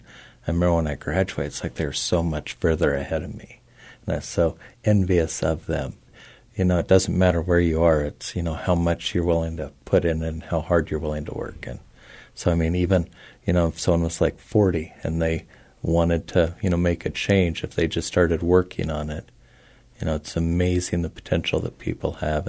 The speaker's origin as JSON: {"language": "English", "town": "Pavilion", "region": "Wyoming", "country": "United States", "tie": "born or raised there", "said": "I grew up in Pavilion, Wyoming, on a ranch. I went to a very small school."}